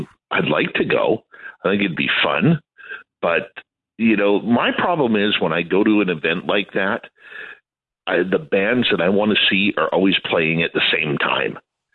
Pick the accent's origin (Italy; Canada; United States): Canada; Abbotsford, British Columbia; And then I remember in my hometown of Abbotsford, British Columbia, in 1982, I got to meet Sally Ride